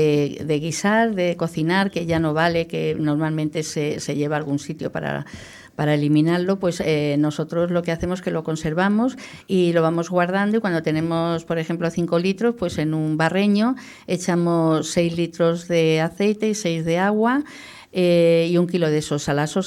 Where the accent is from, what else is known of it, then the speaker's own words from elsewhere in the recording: Andalusia, Spain; Aparte hago también sevillanas, porque soy andaluza, aunque no se me note